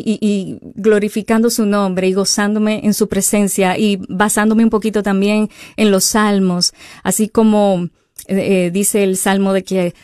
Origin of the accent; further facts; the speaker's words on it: Santo Domingo, Distrito Nacional, Dominican Republic; Soy capitaleña, soy de Santo Domingo.